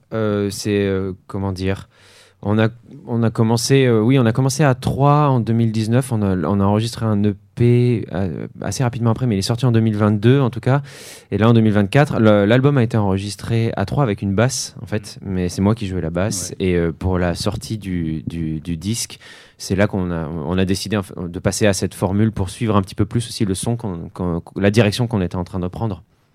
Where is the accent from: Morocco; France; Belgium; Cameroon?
France; Montpellier, Occitanie; j'ai grandi à Montpellier